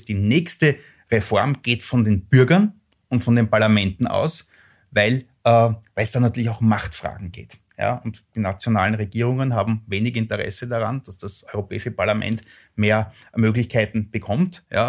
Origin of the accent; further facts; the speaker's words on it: Lower Austria, Austria; Und wenn ich jetzt in mein Heimatland schaue, nach Niederösterreich